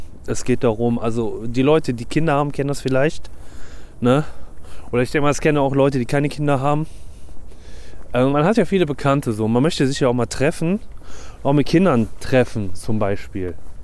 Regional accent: Gruiten, North Rhine-Westphalia, Germany; now in Wuppertal, Germany; wir wohnen ja in Wuppertal und ich komme ja eigentlich aus dem Dorf, ne, aus Grüten genauer. Und ich möchte gerne wieder aufs Ländliche

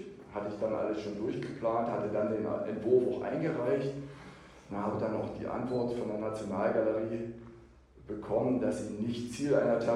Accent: East Germany, Germany; also ich bin ja im Osten groß geworden und zu Ostzeiten, unser urhüpflicher Familienstamm kommt aus Darmstadt, Und mein Opa ist dann über Umwege irgendwie Pfarrer in Quedlinburg geworden.

